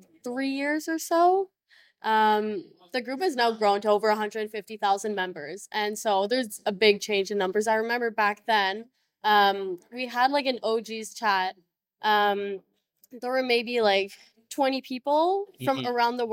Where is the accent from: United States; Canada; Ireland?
Canada; I'm from Canada